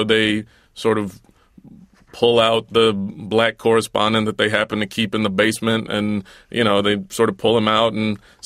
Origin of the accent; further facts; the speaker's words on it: Southern United States, United States; I'm a man. I'm black. I'm from the South.